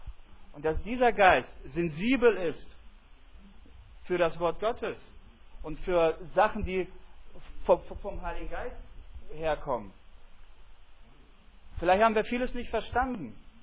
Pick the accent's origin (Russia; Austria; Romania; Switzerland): Russia; now in Germany; genauso wie ich und vielleicht auch andere, und sagen, ich bin Aussiedler. Ich bin aus Russland gekommen.